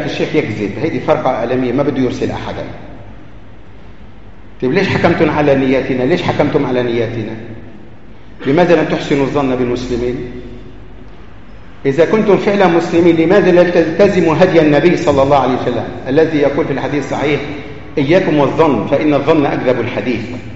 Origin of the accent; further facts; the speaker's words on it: Lebanon; اللي جرى عندنا في لبنان